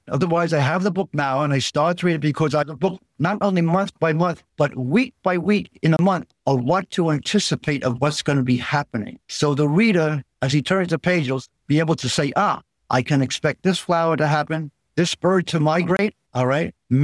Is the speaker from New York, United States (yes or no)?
yes; Long Island, New York, United States; accent: Long Island; Okay. I'm originally from Long Island. I still have my Long Island accent.